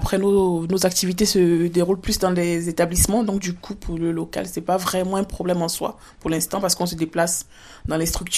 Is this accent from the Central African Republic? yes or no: no; Côte d’Ivoire; Je suis originaire de la Côte d'Ivoire, pour ceux qui ne savent pas.